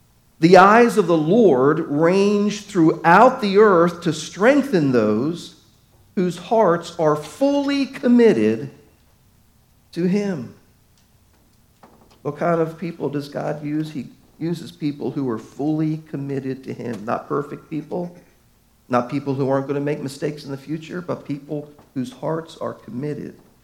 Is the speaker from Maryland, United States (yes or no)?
yes; Baltimore, Maryland, United States; Many of you know I grew up in Baltimore.